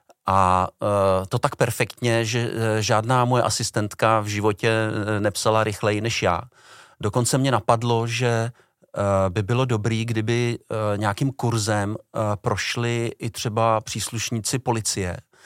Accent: Chodov, Karlovy Vary Region, Czechia; also born or lived in Prague; tak já jsem se narodil v Praze, ku podivu, ale moji rodiče se odstěhovali do Chodova u Karlových Varů. A tam jsem chodil na základní školu. Tam jsem vlastně prožil dětství

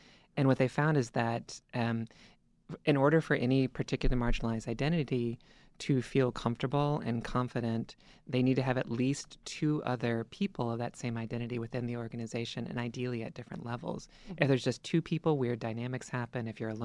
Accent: the South, United States; I'm from the South. Like, my family's in North Carolina and Mississippi. So I was going home to North Carolina right during the height of HB2

